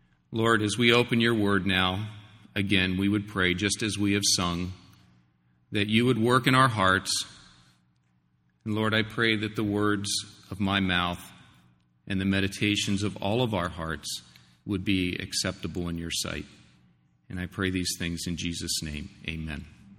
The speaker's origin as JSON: {"language": "English", "town": "Westminster", "region": "Maryland", "country": "United States", "tie": "born or raised there", "said": "And it's great to be in Maryland, which is my home state. And I grew up in Westminster"}